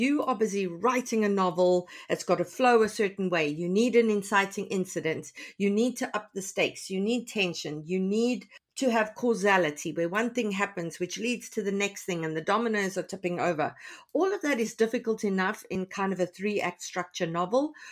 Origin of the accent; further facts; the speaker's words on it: South Africa; because as a South African, I say dual